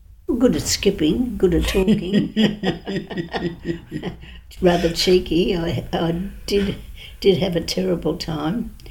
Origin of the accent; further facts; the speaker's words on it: Yarraville, Victoria, Australia; born there; I was born in Yarraville, yes.